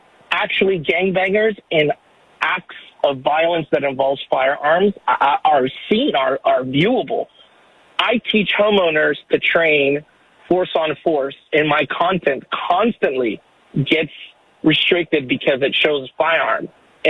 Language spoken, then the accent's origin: English; Oregon, United States; I'm from Oregon, not Portland, but I'm from Oregon, and it gets respected pretty well at the other states.